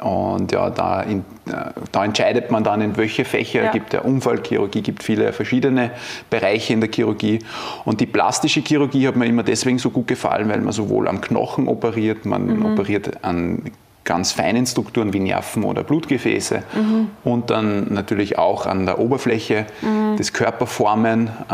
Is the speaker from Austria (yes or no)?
yes; Linz, Upper Austria, Austria; now in Vienna, Austria; Habe zwei Ordinationen, eine hier im schönen Wien und in meinem Heimatbundesland in Linz in Oberösterreich.